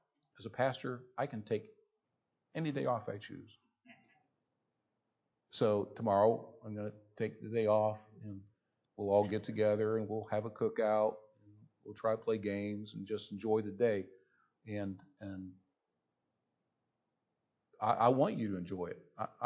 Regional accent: United States; So as a Christian and as an American, I gotta reinforce in my own heart and mind

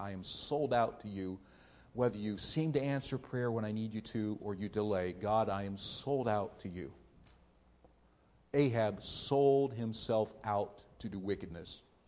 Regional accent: Ohio, United States; Listen, I grew up in Ohio, I lived in Ohio and all those things, so I am scarlet and gray all the way through.

